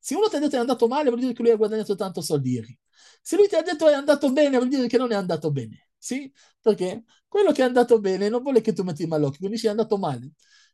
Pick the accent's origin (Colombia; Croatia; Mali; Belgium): Belgium; Antwerp, Flanders; Italian is a second language; Io vengo da Belgio, sono nato là in Anversa. Là, ci sono tanti ebrei che lavorano in diamante.